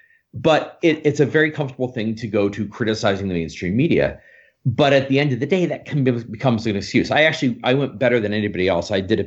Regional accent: Illinois, United States; By the way, Charlie, in case you don't know, I grew up in Illinois. I'm from the Quad Cities. So, you know, right across the river from Davenport.

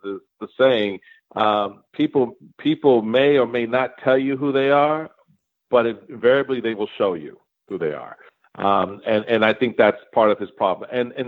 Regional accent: South Carolina, United States; Two, if I were him, I would challenge my home state of South Carolina for the action that they've taken to block, to not have the primary.

